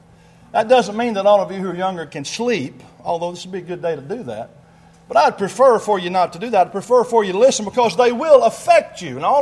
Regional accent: Arkansas, United States; I grew up in Northeast Arkansas. I grew up in a family of five.

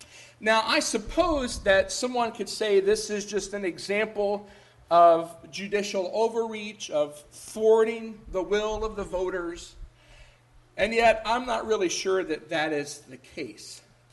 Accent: United States; I think I can understand from a certain point of view as an American why some people would be okay with the legalization of same-sex marriage.

